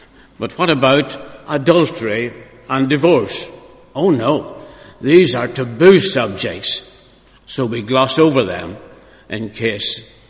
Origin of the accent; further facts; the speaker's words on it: Milford, Ulster, Ireland; a convent being built in my hometown of Milford in County Donegal.